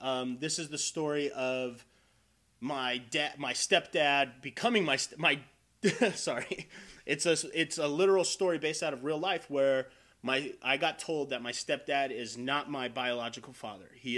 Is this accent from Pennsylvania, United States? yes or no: no; Las Vegas, Nevada, United States; I definitely understand being born and raised in Vegas, the culture of homophobia that used to be Vegas